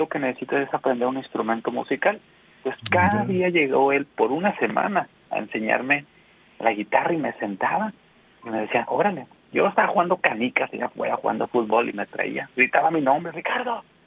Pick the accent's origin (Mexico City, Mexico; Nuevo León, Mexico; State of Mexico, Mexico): Nuevo León, Mexico; Guadalupe; also born or lived in Monterrey; Ahí en Monterrey, Nuevo León, nací en Monterrey. Después criado ahí en Guadalupe, Nuevo León. Soy guadalupeño, guadalupense y guadalupano.